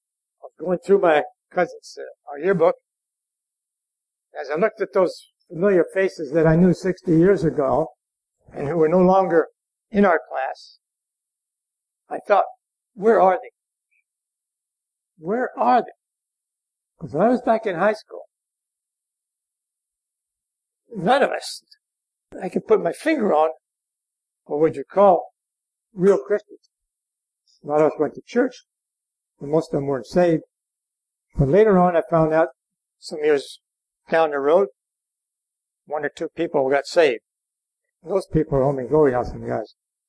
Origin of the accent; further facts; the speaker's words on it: Nazareth, Pennsylvania, United States; a trip up to Nazareth, Pennsylvania. That's my hometown.